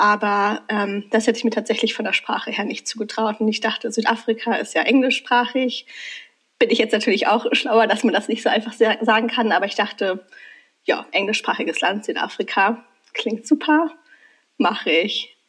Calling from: Königswinter, North Rhine-Westphalia, Germany; bin aus Königswinter bei Bonn zugeschaltet

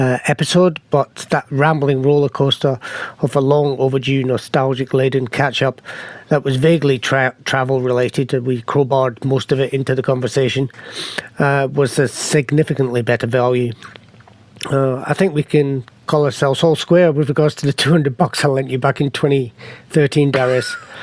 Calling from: Sunshine, Victoria, Australia; from Sunshine in Melbourne, Victoria.

